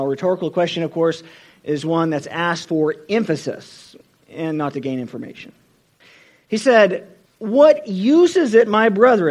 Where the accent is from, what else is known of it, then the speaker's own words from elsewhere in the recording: California, United States; Since I'm from California, I had to look it up.